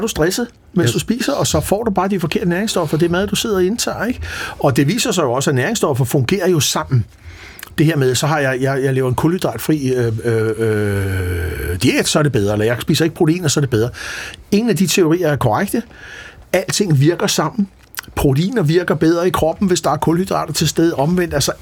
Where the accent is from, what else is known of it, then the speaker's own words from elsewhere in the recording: Italy; now in Denmark; Hjemme i Italien, der har vi masser af kardonger.